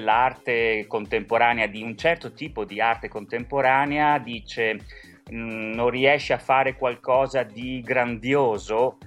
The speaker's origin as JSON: {"language": "Italian", "town": "Venice", "region": "Veneto", "country": "Italy", "tie": "born there", "said": "Sono nato a Venezia, per chi è cresciuto a Venezia"}